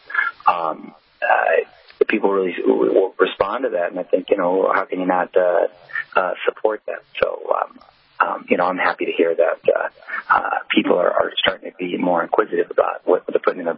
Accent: San Diego, California, United States; now in Los Angeles, United States; I'm the Chargers because I was originally from San Diego and now claim L.A.

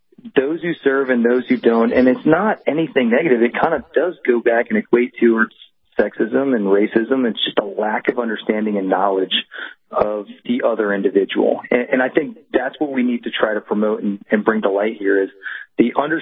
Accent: Greenwich, Connecticut, United States; And I know I'm from Connecticut, and there's not that many people in the military from Greenwich, Connecticut

